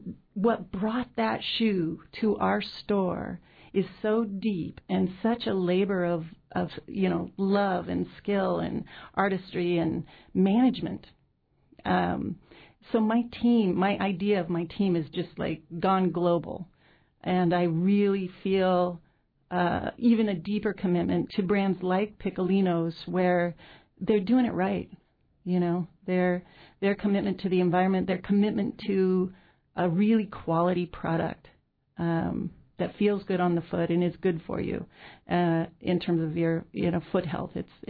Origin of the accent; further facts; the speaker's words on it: Alaska, United States; I grew up in Alaska, so sometimes people are shocked to learn I spent time in Alaska, or not Alaska, in Yakutat and Cordova and Ketchikan, as well as Juneau.